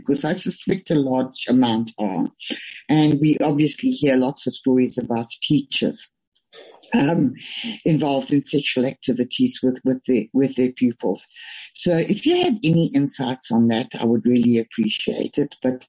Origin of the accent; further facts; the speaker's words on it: Limpopo, South Africa; I'm from Limpopo, where accessibility to decent health facilities, just for the most basic of health, let alone pregnancies and abortions, is abysmal.